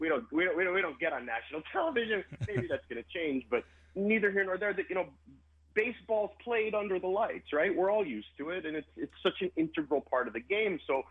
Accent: Cleveland, Ohio, United States; I did a football one in my hometown, Cleveland, Ohio, over the winter for the First Energy Stadium, which is where the Browns play.

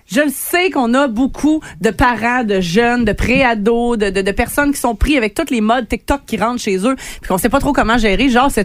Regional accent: Quebec, Canada; ça s'est rendu chez nous au Québec.

